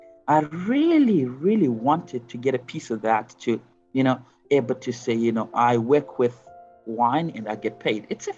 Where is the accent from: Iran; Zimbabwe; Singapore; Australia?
Zimbabwe; Born and bred in Zimbabwe.